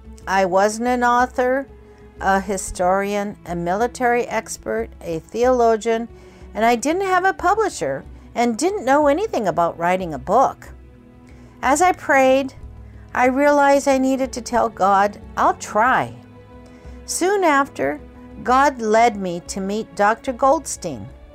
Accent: Kobe, Hyogo, Japan; born or raised there

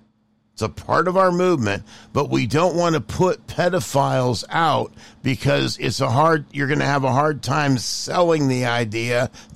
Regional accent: San Leandro, California, United States; also born or lived in Modesto / Texas; I was on the school site council in Modesto, California, before we're in Texas now. But I grew up in the Bay Area. I grew up in San Leandro. And then joined the Air Force, and that's what got me to Texas to begin with.

